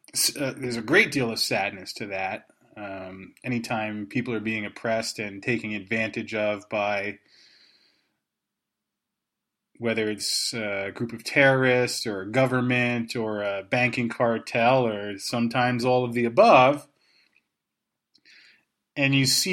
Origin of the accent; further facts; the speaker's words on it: United States; it was because of the conditioning I've received, growing up in America my entire life.